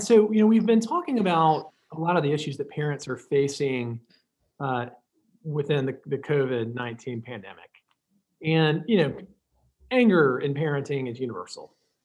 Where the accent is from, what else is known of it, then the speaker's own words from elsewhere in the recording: Birmingham, Alabama, United States; Anna and I are kind of homogenous in the sense that we're both from Birmingham.